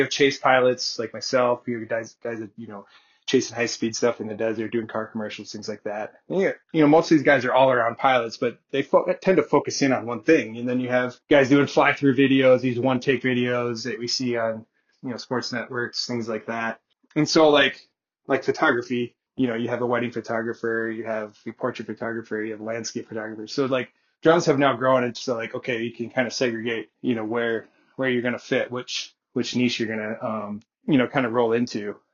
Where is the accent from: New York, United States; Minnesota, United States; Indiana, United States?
Minnesota, United States; Elk River; So I grew up snowmobiling. I'm from Elk River.